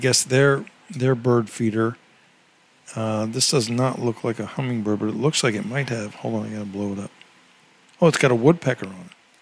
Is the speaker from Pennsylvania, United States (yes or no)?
no; Virginia, United States; And I'm like, dude, I'm from Virginia.